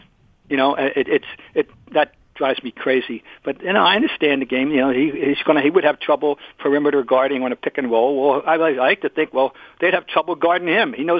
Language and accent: English; Trenton, New Jersey, United States; I was introduced to it in Trenton, New Jersey, my hometown, Trenton Colonials, and I went to lots of their games.